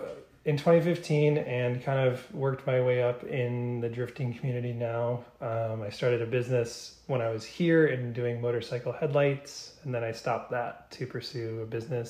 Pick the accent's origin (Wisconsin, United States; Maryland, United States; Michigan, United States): Wisconsin, United States; now in California, United States; So I'm from Wisconsin originally, and I moved to California in 2015 with no other reason than I felt like there was more for me in life.